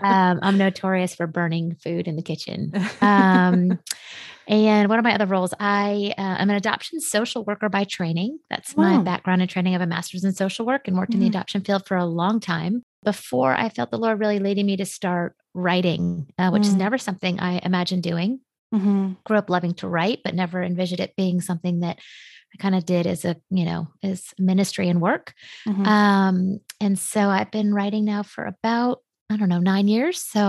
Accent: the South, United States; now in Old Greenwich, United States; Well, I'm recording from Old Greenwich, Connecticut, and I'm from the South, but we live here in New England.

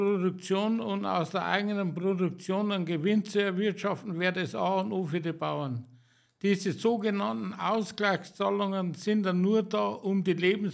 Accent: Bavaria, Germany; als Bayer, als Landwirt, die meisten Stimmen.

